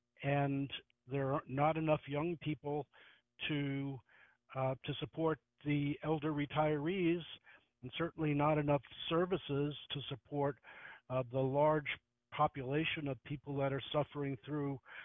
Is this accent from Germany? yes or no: no; New York City, New York, United States; So I didn't take the seat and explain to them that I grew up in New York City riding the subways.